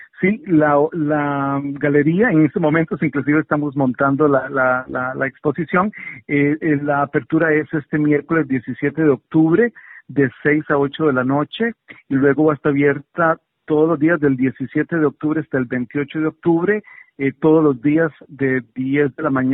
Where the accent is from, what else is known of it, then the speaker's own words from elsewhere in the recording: Costa Rica; now in Australia; mi contribución como costarricense a la cultura australiana.